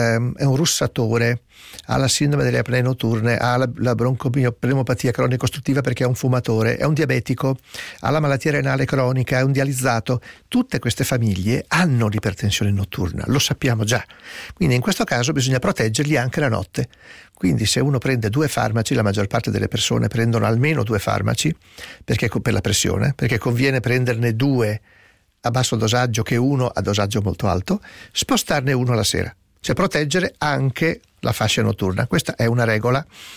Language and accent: Italian; Ferrara, Emilia-Romagna, Italy; io che vengo da Ferrara, dove si mangia la salamina da sugo